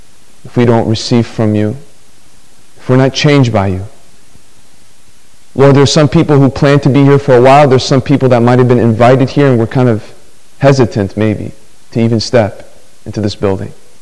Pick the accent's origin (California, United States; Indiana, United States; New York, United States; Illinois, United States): Illinois, United States; Chicago; As you heard, I hail from Chicago, and I drove up this time.